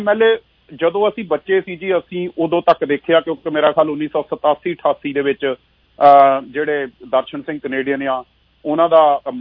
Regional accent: Langeri, Punjab, India; ਮੇਰਾ ਪਿੰਡ ਮਾਲਪੁਰ ਦੇ ਲਾਗੇ ਜੀ ਲੰਗੇਰੀ ਪਿੰਡ ਹੈ ਇੱਕ ਛੋਟਾ ਜਿਹਾ ਪਿੰਡ

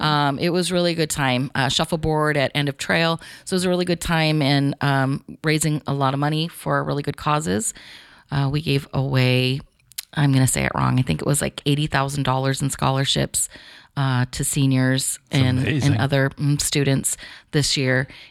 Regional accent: Garden Grove, California, United States; Growing up in Southern California, Garden Grove is real close to Huntington Beach.

